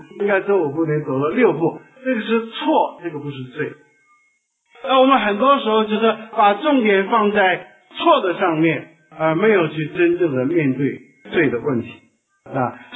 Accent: China; 我们中国人是把嘴放在盘子上是吧，这样吃

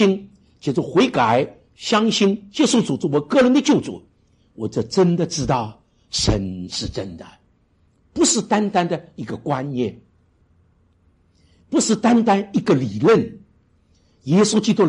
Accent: Shanghai, China; 告诉他们我从上海来的，他们就问我上海怎么样

